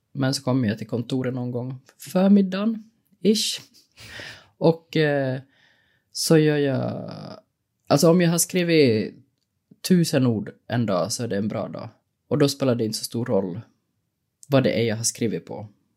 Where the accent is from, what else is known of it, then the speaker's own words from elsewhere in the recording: Finland; som finlandssvensk är vi är ganska lyckligt lottade för det finns jättemycket stipendier och sånt att söka här